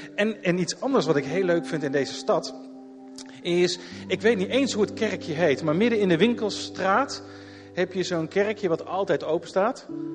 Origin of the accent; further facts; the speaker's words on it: Arnhem, Gelderland, Netherlands; Ik kom uit Arnhem.